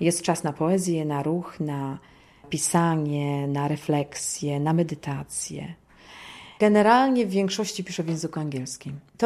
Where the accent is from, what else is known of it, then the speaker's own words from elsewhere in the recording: Poznań, Greater Poland Voivodeship, Poland; Tutaj się wychowałam na Sołaczu, w moim rodzinnym domu i przyjeżdżam regularnie w odwiedziny, ale to jest mój drugi dom.